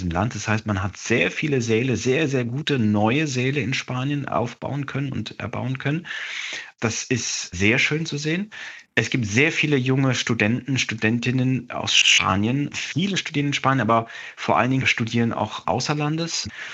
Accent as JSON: {"language": "German", "town": "Freiburg", "region": "Baden-Württemberg", "country": "Germany", "tie": "born or raised there", "lives_now": "Bavaria, Germany", "said": "Freiburg ist meine Heimat, absolut. Aber wir selbst, ich habe 2 kleine Kinder, 4 und 6. Wir leben in Bayern, auch im Süden, sind oft in Freiburg."}